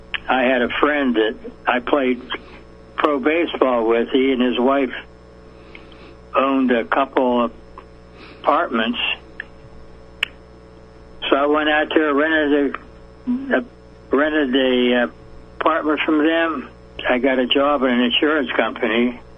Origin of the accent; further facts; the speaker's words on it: Pittsburgh, Pennsylvania, United States; now in California, United States; Well, I didn't come to California to be an actor or a preacher. I was born and raised in around Pittsburgh, Pennsylvania, and I had a lot of love in my family, a lot of support, and we went to church on Sundays